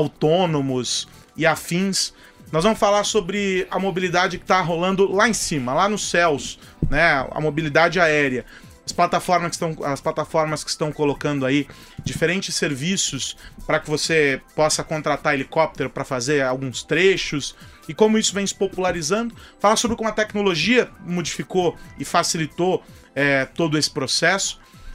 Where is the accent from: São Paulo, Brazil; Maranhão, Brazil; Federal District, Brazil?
São Paulo, Brazil; Você continua sendo carioca, eu continuo sendo paulistano.